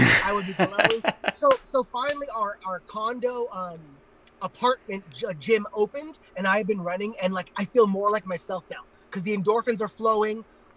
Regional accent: California, United States; Yeah, I was a fat, gay Indian boy in Orange County.

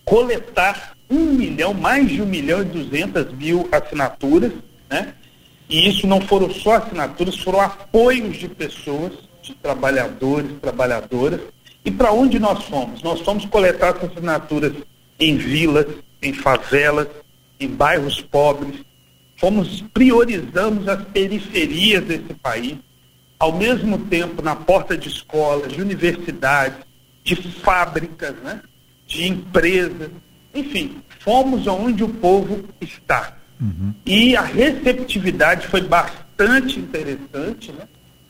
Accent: Belo Horizonte, Minas Gerais, Brazil; Nascido e criado em Belo Horizonte, Minas Gerais. Sou morador de uma ocupação urbana, né, na periferia da cidade de Belo Horizonte, na região do Barreiro.

